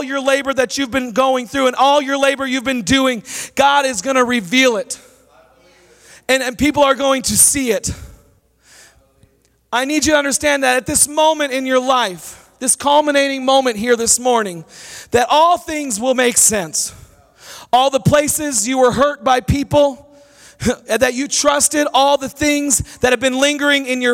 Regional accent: Minnesota, United States; But I'm from Minnesota.

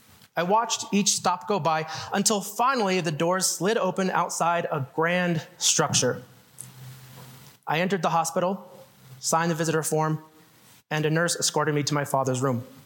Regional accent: Greeley, Colorado, United States; I am a writer from Greeley, just a little bit south of here.

